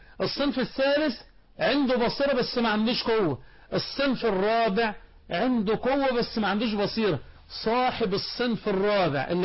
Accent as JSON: {"language": "Arabic", "country": "Egypt"}